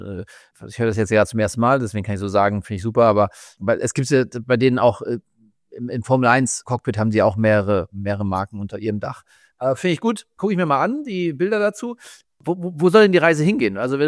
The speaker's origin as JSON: {"language": "German", "region": "Hamburg", "country": "Germany", "said": "wir sind ja aus Hamburg"}